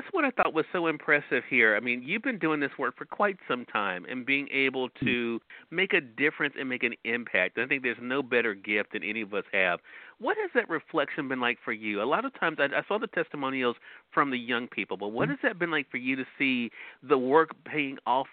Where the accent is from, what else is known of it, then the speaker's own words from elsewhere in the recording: Mississippi, United States; Both of those tuning in on the radio dial here in my home state of Mississippi, WYAD 94.1 FM and WYADonline.com.